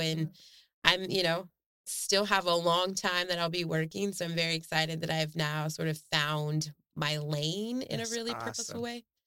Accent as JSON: {"language": "English", "town": "Portland", "country": "United States", "said": "We're from Portland. We've all experienced some kind of need at a different stage of our lives."}